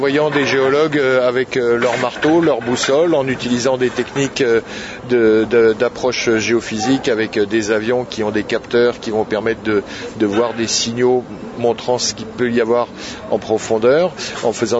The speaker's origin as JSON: {"language": "French", "country": "France", "said": "Je suis français, j'ai plaisir à venir ici"}